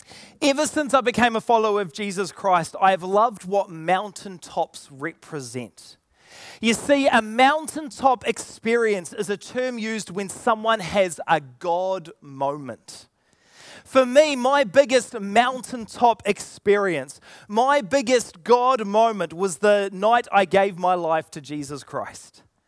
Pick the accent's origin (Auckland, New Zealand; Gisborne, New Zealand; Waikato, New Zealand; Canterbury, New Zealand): Auckland, New Zealand; I grew up in Auckland